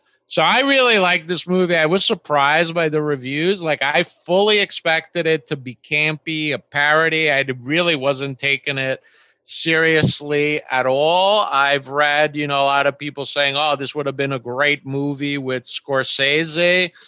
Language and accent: English; Italy; because I grew up in Italy kind of around that time that the movie takes place.